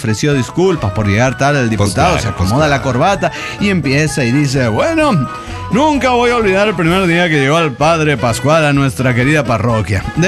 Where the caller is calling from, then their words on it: Madison, Wisconsin, United States; de Madison, Wisconsin.